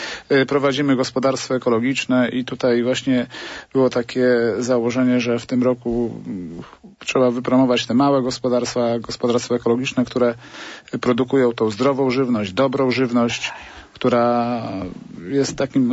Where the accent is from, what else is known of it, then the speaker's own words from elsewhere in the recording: Tarnogród, Lublin Voivodeship, Poland; My jesteśmy z Tarnogrodu, powiat biłgorajski, gmina Tarnogród, diecezja zamojsko-lubaczowska.